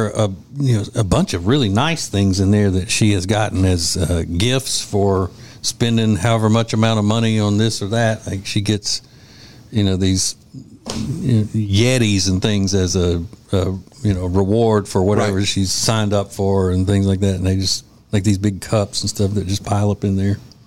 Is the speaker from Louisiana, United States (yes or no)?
yes; Louisiana, United States; I don't have a license. I'm from Louisiana. We don't have to have that.